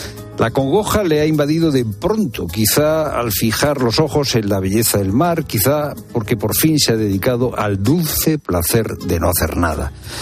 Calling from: Tarragona, Catalonia, Spain; de Tarragona. Yo empecé a correr con unos 19 años y no era muy bueno.

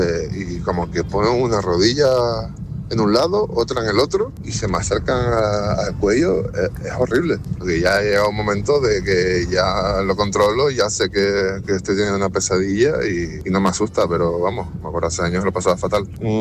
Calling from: Tenerife, Canary Islands, Spain; de Tenerife. Estoy trabajando repartiendo.

